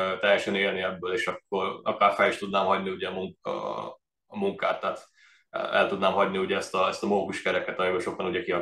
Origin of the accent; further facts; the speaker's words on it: Zalaegerszeg, Zala, Hungary; Én zalaegerszegi vagyok ugye alapvetően, és el is helyezkedtem